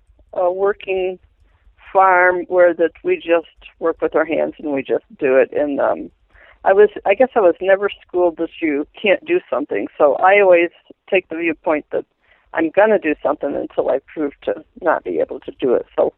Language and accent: English; Michigan, United States; now in Montana, United States; No, I'm from Southern Michigan.